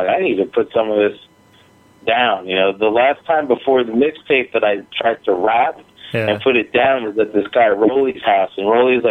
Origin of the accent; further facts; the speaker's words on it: New York, United States; So, and growing up in New York, like, I grew up, you know, my brother's 10 years older than me